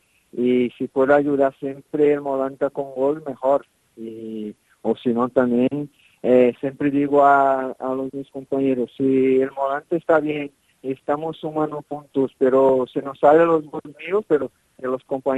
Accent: Brazil; Spanish is a second language; A lo mejor en Brasil nosotros, yo como brasileño

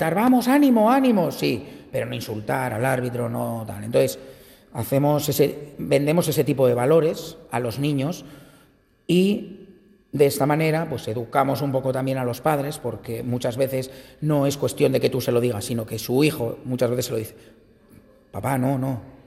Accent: Basque Country, Spain; born there; also born or lived in Japan; mi padre es de origen japonés y mi madre es de Logroño. Yo nací en el País Vasco, he estado viviendo también en Japón.

